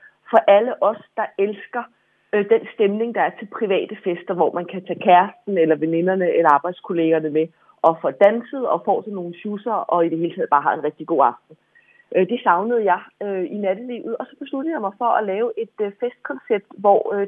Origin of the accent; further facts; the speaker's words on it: Copenhagen, Capital Region of Denmark, Denmark; Nu er jeg fra København selv